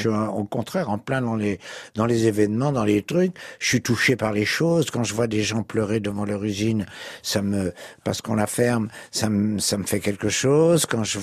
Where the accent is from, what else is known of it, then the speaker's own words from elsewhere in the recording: France; J'étais français